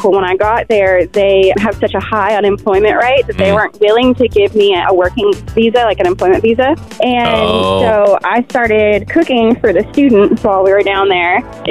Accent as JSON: {"language": "English", "region": "the South", "country": "United States", "said": "We named the little business Southern Zest because, you know, we're from the South, added a little Caribbean zest to it."}